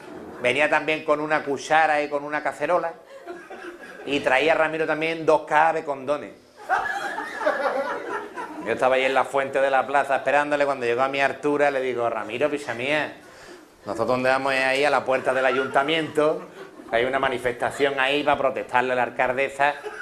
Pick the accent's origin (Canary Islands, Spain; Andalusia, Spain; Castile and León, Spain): Andalusia, Spain; Jerez; Yo vengo de Jerez.